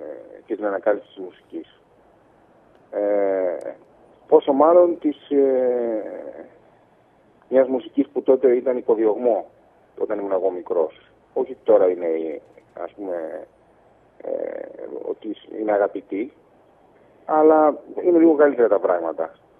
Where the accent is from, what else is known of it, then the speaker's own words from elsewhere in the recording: Athens, Attica, Greece; δεν μεγάλωσα σε κανένα χωριό, μεγάλωσα στην Αθήνα. Με γονείς αστικής μαλλονοτροπίας, ειδικά από την πλευρά του πατέρα μου, ήταν μικρασιατικής καταγωγής, Κωνσταντινοπολίτης.